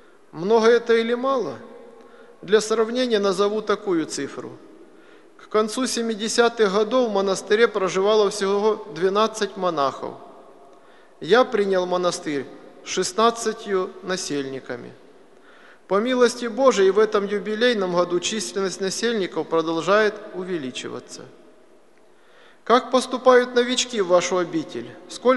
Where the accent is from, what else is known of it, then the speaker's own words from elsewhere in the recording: Novorussky, Rostov Oblast, Russia; Донской казак. Хутор Новорусский, откуда я родом, находился на земле войска Донского. Тогда это была одна земля, русская, а теперь моя родина оказалась почти на границе.